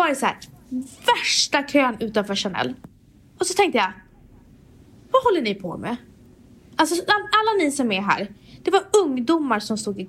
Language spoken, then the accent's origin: Swedish; Umeå, Västerbotten County, Sweden; så mycket att vi var från Umeå